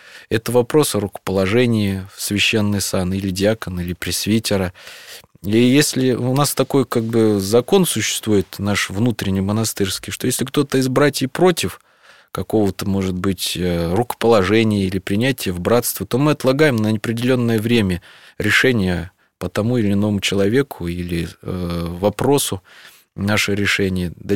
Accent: Ryazan, Ryazan Oblast, Russia; also born or lived in Perm; когда я из Перми, где я родился, переехал с родителями в Рязань, поскольку там находились родственники наши.

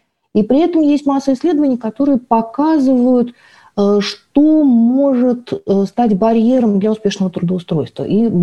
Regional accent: Saint Petersburg, Russia; вот я из Санкт-Петербурга

